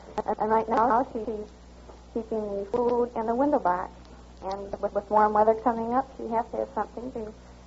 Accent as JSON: {"language": "English", "town": "Grand Rapids", "region": "Michigan", "country": "United States", "said": "From Grand Rapids, Michigan."}